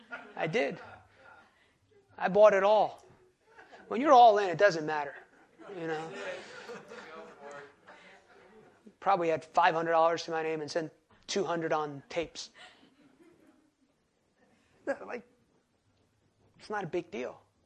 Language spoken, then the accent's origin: English; New Jersey, United States; Seriously, I was from New Jersey too, so I talk to God like that.